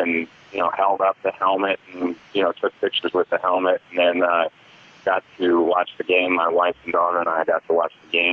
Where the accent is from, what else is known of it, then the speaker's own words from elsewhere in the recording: New Jersey, United States; growing up in New Jersey, I've known the guys from